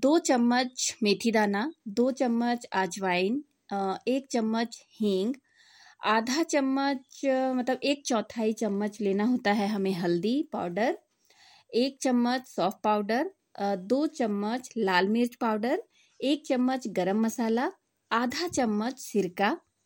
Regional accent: Lohardaga, Jharkhand, India; और मैं लोहरदगा जिला के रहने वाली हूँ।

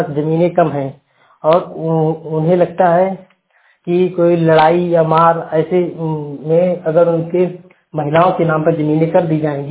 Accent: Purushottampur, Uttar Pradesh, India; मैं श्रावस्ती जिले के अंतर्गत पुरुषोत्तमपुर गांव का निवासी हूँ।

